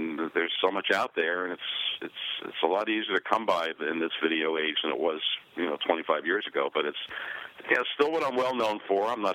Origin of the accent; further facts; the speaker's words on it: New York, United States; And my producer and I grew up in New York playing stickball and basketball, so we decided to stick it on the news.